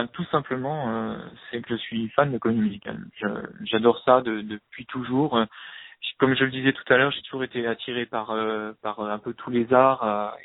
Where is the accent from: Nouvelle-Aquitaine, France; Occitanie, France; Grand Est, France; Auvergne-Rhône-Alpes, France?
Grand Est, France; Metz; now in Paris, France; puisque je suis de province, je suis originaire de Metz en Moselle.